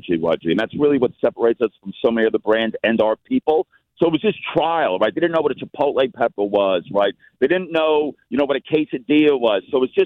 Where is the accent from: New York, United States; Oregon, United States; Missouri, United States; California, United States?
New York, United States; moved away as an adult; now in Australia; So I'm from New York, and people are like, oh, and you're a New Yorker selling Mexican food in Australia.